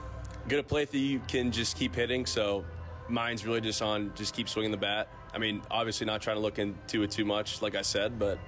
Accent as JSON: {"language": "English", "town": "Pittsburgh", "region": "Pennsylvania", "country": "United States", "said": "More of my speed, Midwest. I mean, I'm from Pittsburgh, so it's kind of like more of my scene"}